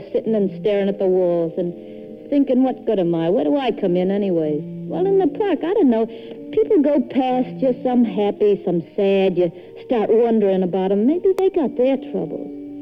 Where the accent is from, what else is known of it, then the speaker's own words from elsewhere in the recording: Hardin, Minnesota, United States; I come from Hardin, Minnesota. Every Sunday morning, my old lady, she had a romantic nature. She dragged me and the whole family to the Hardin Park to look at the scenery.